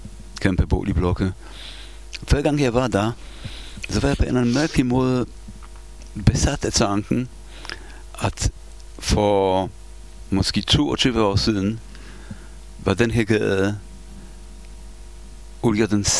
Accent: Warsaw, Masovian Voivodeship, Poland; Som jeg sagde, jeg stammer jo fra Warszawa

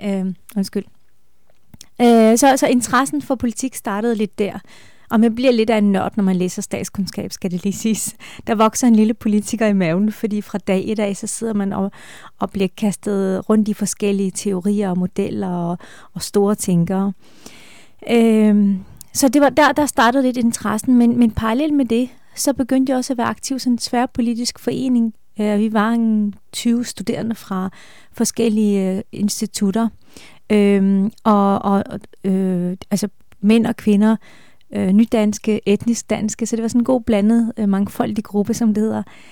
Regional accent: Jutland, Denmark; jeg er vokset op i Jylland. Mine forældre kommer fra Esbjerg, og de bor stadigvæk i Esbjerg.

